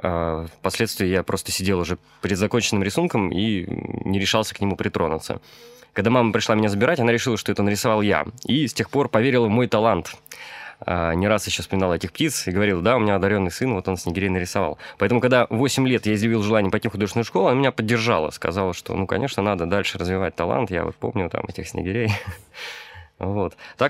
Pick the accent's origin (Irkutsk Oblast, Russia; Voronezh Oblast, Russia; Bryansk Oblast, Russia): Voronezh Oblast, Russia; Voronezh; Родился в Воронеже в 84 году, сейчас мне 30 лет. Родился и вырос я на улице Лизюкова